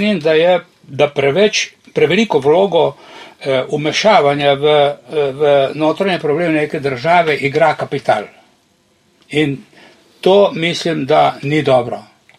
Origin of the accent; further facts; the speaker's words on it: Novo Mesto, Southeast Slovenia, Slovenia; Jaz prihajam z Novega mesta